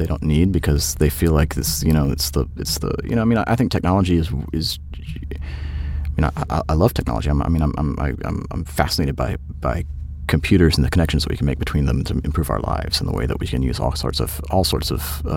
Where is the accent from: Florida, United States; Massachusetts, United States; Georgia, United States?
Georgia, United States; I'm from Georgia, yeah.